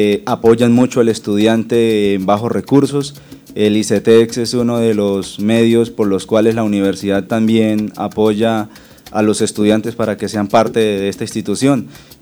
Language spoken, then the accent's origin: Spanish; Vichada, Colombia; moved away as an adult; now in Villavicencio, Colombia; Pues yo no soy del Meta, soy del Vichada, soy específicamente la primaria Vichada. Allí nací, allí hice mi primaria y mi secundaria en el Colegio Técnico Comercial Francisco de Paula de Santander.